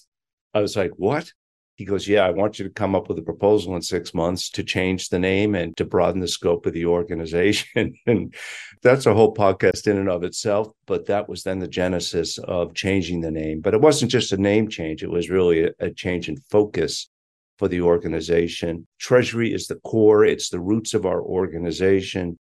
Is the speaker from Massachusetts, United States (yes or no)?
yes; Boston, Massachusetts, United States; I am a Bostonian. I had every intention of going back to Boston.